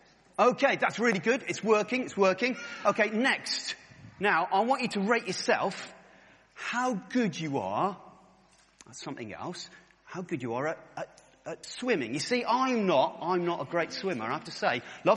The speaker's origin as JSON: {"language": "English", "region": "Wales", "country": "United Kingdom", "said": "I'm a Welshman."}